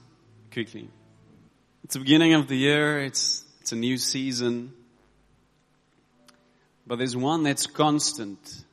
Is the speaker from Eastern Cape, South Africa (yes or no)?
no; George, Western Cape, South Africa; I'm from George in the Garden Route.